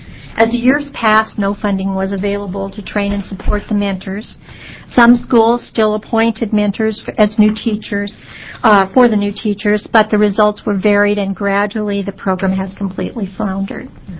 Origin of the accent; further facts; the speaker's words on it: United States; I'm from Lincoln County.